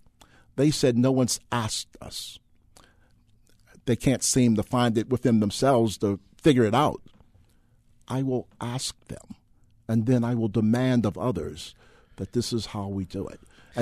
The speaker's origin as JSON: {"language": "English", "town": "Baltimore", "region": "Maryland", "country": "United States", "tie": "born or raised there", "said": "You know, I grew up in Latrobe Housing Projects in East Baltimore, and we had a great situation over there when I was growing up."}